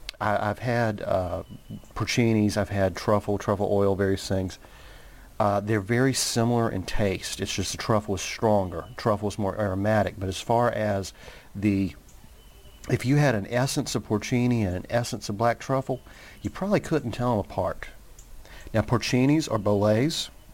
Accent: North Carolina, United States; But I grew up in North Carolina, in an area where everybody said pecan for no apparent reason.

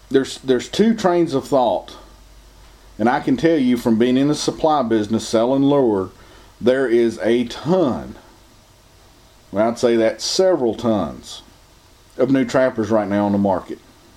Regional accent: Appalachia, United States; I'm from Appalachian America.

